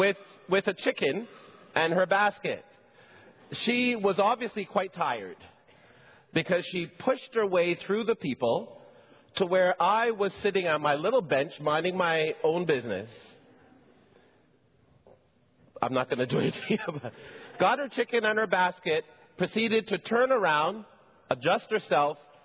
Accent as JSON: {"language": "English", "country": "Barbados", "said": "even though I'm from Barbados and used"}